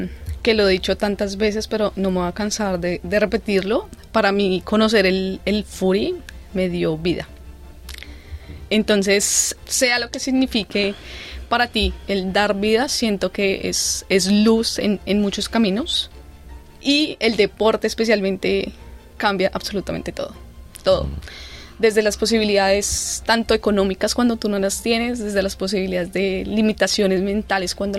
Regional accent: Colombia; por la garra que nosotros como colombianos tenemos

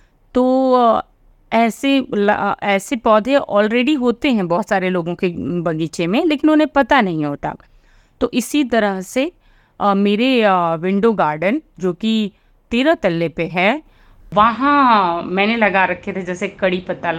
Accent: Varanasi, Uttar Pradesh, India; now in Mumbai, India; मैं बनारस उत्तर प्रदेश से हूँ, लेकिन मेरी पढ़ाई लिखाई, मेरा बचपन बहुत सारे अलग शहरों में बीता है और अभी मैं मुंबई में रहती हूँ।

